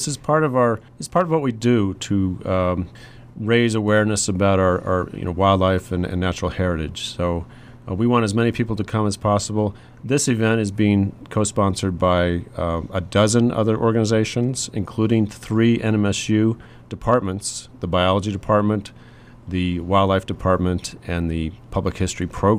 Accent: California, United States; born there; No, I'm not. I was a Navy brat. I was born in California, but I've been here for 28 years.

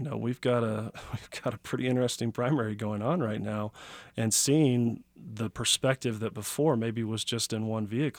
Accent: Chicago, Illinois, United States; also born or lived in Emporia, Kansas / Olathe, Kansas; I was born in Emporia. I was adopted when I was a young age and moved up to the Stanley, Olathe, Overland Park area. Lived there till I was seven. Moved to Chicago and pretty much was there through high school.

